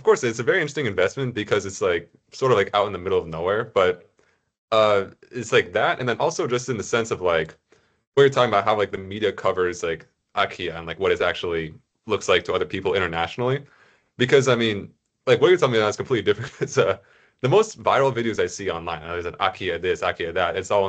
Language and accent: English; California, United States; Because I'm from California, I've seen earthquakes and all sorts of stuff too.